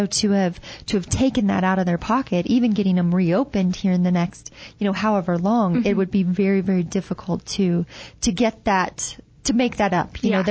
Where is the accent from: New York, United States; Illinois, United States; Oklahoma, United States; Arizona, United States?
Arizona, United States; Tucson; I lived in Arizona all of my life. I grew up in Tucson, and I didn't go to the Grand Canyon until I was an adult.